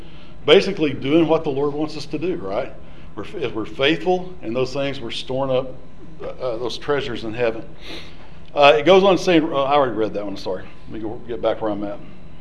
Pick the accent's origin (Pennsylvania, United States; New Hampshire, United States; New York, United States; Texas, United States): Texas, United States; also born or lived in Shamrock, Texas / Erick, Oklahoma / Sayre, Oklahoma; I was born in Shamrock, Texas, which is just like 10 miles right across the Oklahoma-Texas border on Route 66. But we lived in Erick, Oklahoma until I was 5, and then Sarah, Oklahoma until I was 7, and then we moved to Texas again.